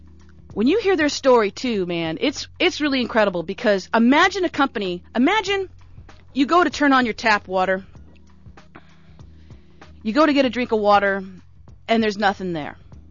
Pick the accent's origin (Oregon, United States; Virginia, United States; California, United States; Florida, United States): California, United States; Panorama City; Hey, I grew up in Panorama City. That's cool.